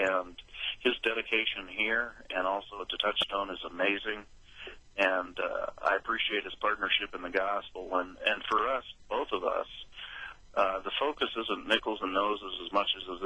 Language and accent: English; Los Angeles, California, United States; I'm from Southern California in Los Angeles.